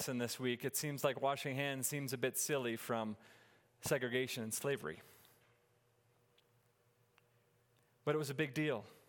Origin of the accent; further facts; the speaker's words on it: North Dakota, United States; And I grew up in a town of 300 people in northwest North Dakota. I grew up in Ruralville.